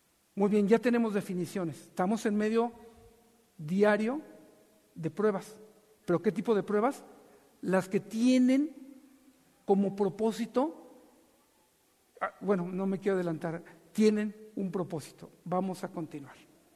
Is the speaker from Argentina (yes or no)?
no; Mexico City, Mexico; Se nos atraviesa un chilango. Yo soy chilango. Yo sé de qué tipo de ser estoy hablando.